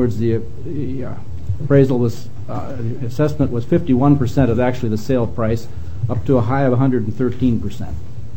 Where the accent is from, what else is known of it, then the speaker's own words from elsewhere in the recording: Lindstrom, Minnesota, United States; I'm from Lindstrom, Minnesota.